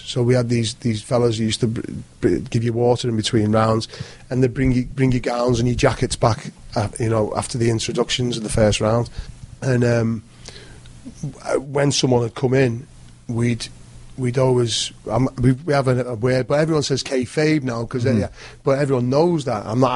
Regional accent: England, United Kingdom; growing up in England

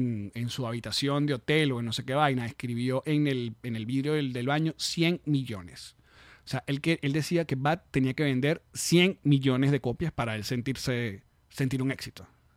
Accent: Aragua, Venezuela; yo soy de Aragua, ¿entiendes? Sí, yo soy de la costa de Aragua y uno tiene que aprender a bailar tambor.

